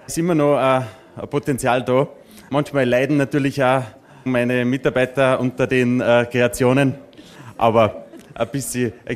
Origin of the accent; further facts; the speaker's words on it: Salzburg, Austria; ich bin ja in Salzburg aufgewachsen und zwar genau in der Mitte von 2 Brauereien. Die eine ist in Maxlan und die andere in Mühlen